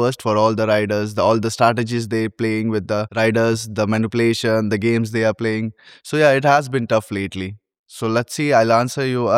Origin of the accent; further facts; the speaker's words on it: Mumbai, Maharashtra, India; I'm basically from India, Mumbai, where I had my architecture degree.